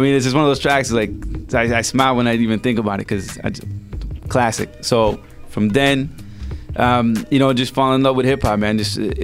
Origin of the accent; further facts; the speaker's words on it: El Salvador; English is a second language; moved away; I'm from El Salvador, born in El Salvador, and I remember listening, you know, to hip-hop, not understanding the language because I didn't speak English or understood it. Once I came here